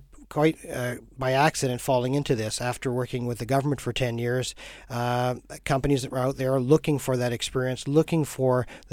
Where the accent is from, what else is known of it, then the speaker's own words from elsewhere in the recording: St. Boniface, Manitoba, Canada; also born or lived in St. Jean Baptiste; But grew up mostly in St. Boniface, went to a French school and graduated way back now.